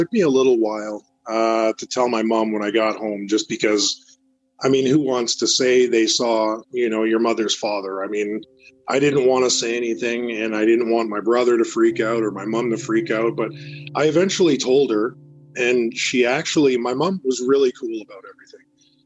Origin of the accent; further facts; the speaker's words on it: Winnipeg, Manitoba, Canada; I grew up in Winnipeg, Manitoba, Canada